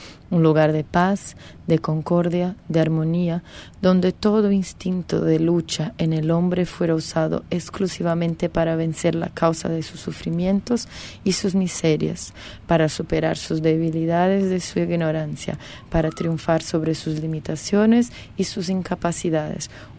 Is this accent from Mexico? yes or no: no; Brazil; Spanish is a second language; como diríamos en Brasil, que es de donde soy